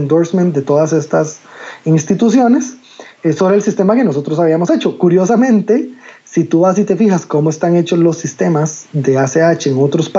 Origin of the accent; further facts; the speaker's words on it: Costa Rica; soy de Costa Rica.